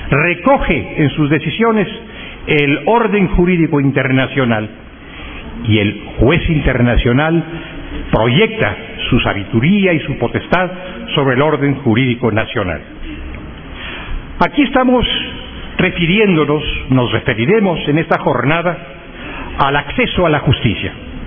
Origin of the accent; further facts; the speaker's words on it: Mexico; Un Estado que, como el mío, soy mexicano